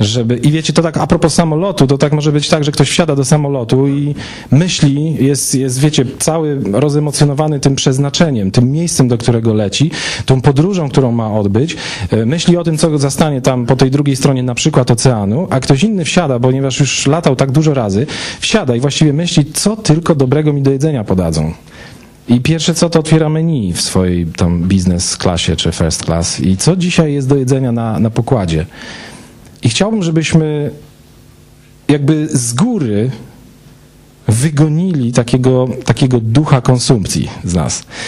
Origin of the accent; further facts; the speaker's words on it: Stalowa Wola, Subcarpathian Voivodeship, Poland; Agata jest ze Stalowej Woli, ja jestem ze Stalowej Woli